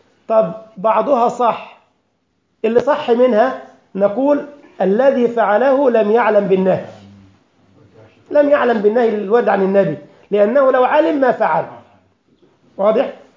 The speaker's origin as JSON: {"language": "Arabic", "country": "Egypt", "said": "حتى عندنا في مصر يقول لك مصر ما تبنتش في يوم."}